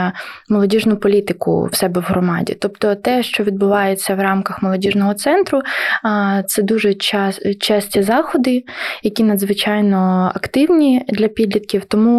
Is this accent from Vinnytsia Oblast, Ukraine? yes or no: no; Kupiansk, Kharkiv Oblast, Ukraine; бо я сама родом з Харківщини, це місто Куп'янськ.